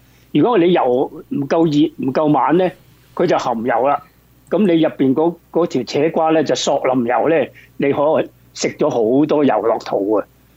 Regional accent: Hong Kong; 那原来我们在香港，我是香港出生香港大，原来我们香港这个石澳这个地方呢近海滩近海边、它很出名

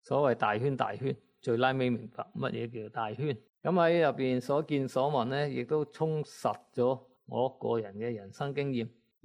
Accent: Guangdong, China; 咁我哋广东人都好普遍知道呢啲就叫吸毒。

